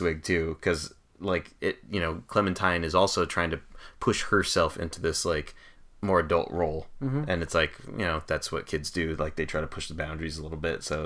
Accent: California, United States; I mean, I grew up in California. I've never had to, you know, go across an icy river.

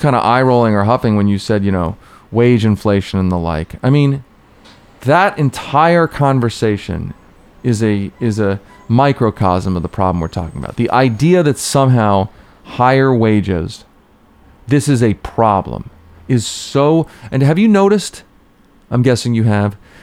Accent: Philadelphia, Pennsylvania, United States; now in Denver, United States; I grew up in Philadelphia. I live in Denver now, but I grew up in Philadelphia.

